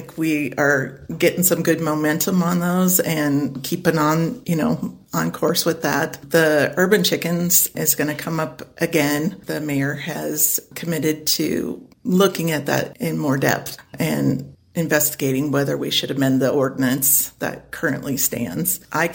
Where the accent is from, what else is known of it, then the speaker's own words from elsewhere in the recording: Cedar Rapids, Iowa, United States; I still have some family in the Cedar Rapids area. I love the rivers. I grew up on the Cedar River, Okay. And that was kind of my playground.